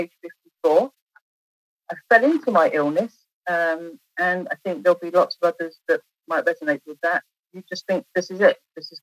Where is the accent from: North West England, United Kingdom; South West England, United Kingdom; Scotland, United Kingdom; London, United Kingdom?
London, United Kingdom; born there; I was born in London, England.